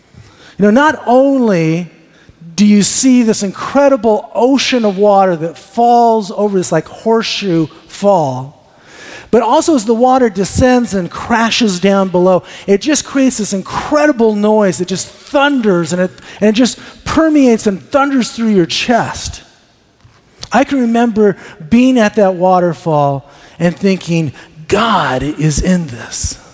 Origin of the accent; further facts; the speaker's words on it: United States; Now, we saw it on the Canadian side, and just got to tell you, as an American, I got to tell you, the Canadian side is actually better than the American side.